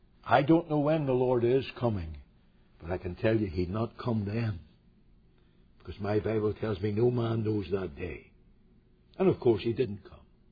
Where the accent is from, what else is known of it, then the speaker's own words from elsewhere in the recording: Belfast, Northern Ireland, United Kingdom; born there; I was born in Belfast